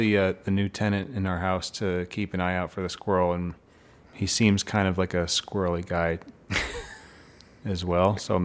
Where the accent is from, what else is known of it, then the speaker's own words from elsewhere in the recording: Chagrin Falls, Ohio, United States; Yeah, I'm originally from Ohio.